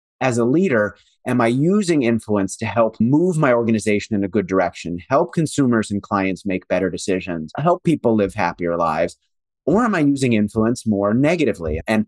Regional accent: Washington, D.C. area, United States; I grew up in Washington, D.C., or I should say right outside of Washington, D.C. Was born in Washington, D.C., but grew up right side of Washington, D.C.

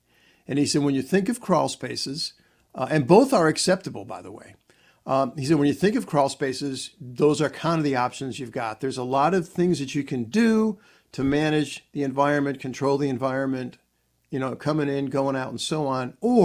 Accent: Chicago, Illinois, United States; This approach is the one that I grew up with, but I grew up in Chicago where, you know, we did not have these intense days of heat.

